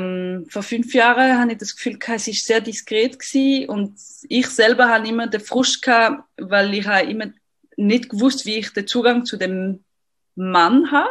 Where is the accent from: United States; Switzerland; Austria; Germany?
Switzerland; Lausanne, Vaud; accent: French; German is a second language; ich bin aus Lausanne ursprünglich, deswegen mein französischer Akzent auch noch. Ich bin 40 Jahre alt